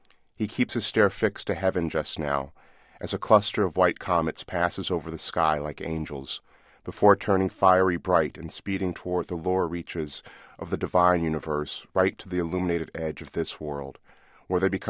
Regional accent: Chicago, Illinois, United States; She was one of the poets who inspired me as a boy growing up in Chicago.

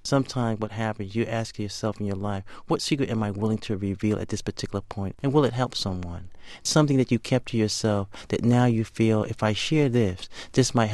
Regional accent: Bronx, New York, United States; And it was something I enjoyed growing up in the South Bronx in the shadows of Yankee Stadium

